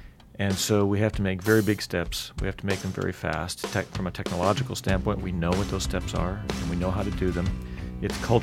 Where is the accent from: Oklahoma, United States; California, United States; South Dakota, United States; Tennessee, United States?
South Dakota, United States; I grew up in the Black Hills in South Dakota.